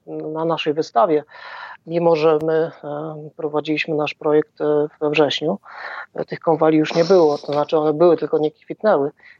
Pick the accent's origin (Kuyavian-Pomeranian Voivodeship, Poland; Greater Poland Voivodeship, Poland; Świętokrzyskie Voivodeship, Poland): Greater Poland Voivodeship, Poland; Poznań; może nie moimi, bo ja pochodzę z Poznania